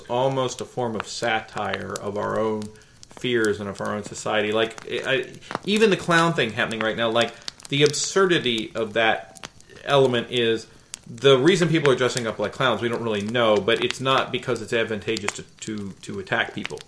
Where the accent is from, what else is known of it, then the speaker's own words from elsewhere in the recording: Maryland, United States; growing up in Harford County, not too far from where I used to live